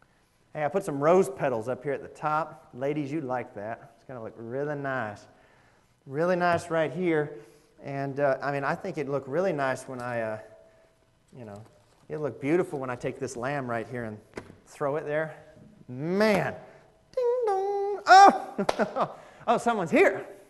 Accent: Spartanburg, South Carolina, United States; You know, they don't know who I am. I'm from Spartanburg. They're from Aiken.

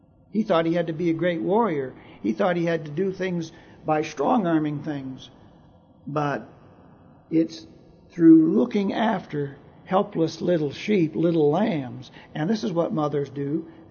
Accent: Canada; also born or lived in United States; Growing up in Canada, I had a queen. Just about the whole of my life in Canada, I lived under the queen. Now, for the first year of my life, I was in the United States

